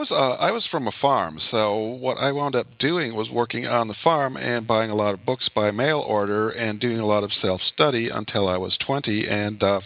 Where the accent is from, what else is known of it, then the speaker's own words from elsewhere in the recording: Wisconsin, United States; born there; I was born in Wisconsin.